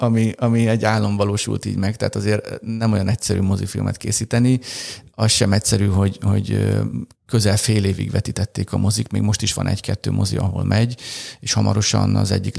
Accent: Karcag, Jász-Nagykun-Szolnok, Hungary; also born or lived in Leningrad, Russia; Szovjetunióban születtem, édesanyám magyar, édesapám pedig ukrán, és egy éves koromban Magyarországra költöztünk, több helyen laktunk, és 3 éves, 2,5 éves koromban Karcagra költöztünk

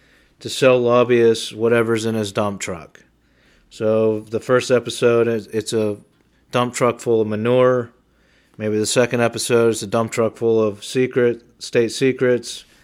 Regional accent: Utica, New York, United States; the campground I manage here in my hometown of Utica

